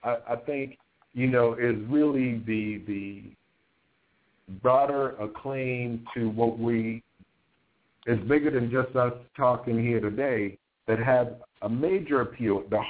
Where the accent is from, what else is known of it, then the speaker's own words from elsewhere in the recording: Charleston, South Carolina, United States; and I can go back to Denmark, Bessie, in my hometown, a Charleston.